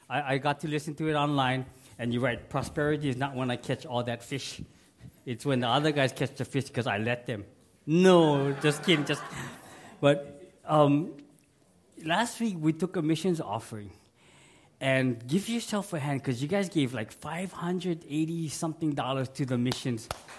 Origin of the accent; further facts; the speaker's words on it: Hawaii, United States; When I go vacation and they ask me, where are you from? I say, oh, I'm from Hawaii.